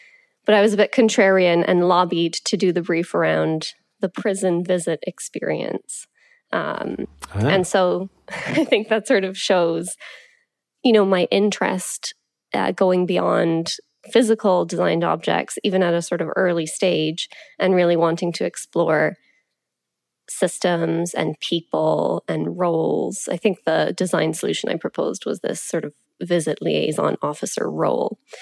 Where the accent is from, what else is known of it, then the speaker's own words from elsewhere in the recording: Cork, Munster, Ireland; moved away as an adult; also born or lived in Dublin; now in Canada; So I actually grew up in Cork in Ireland. Shout out to the People's Republic. And then I went to university in Dublin, but graduated out into the recession. And so, moved to Canada.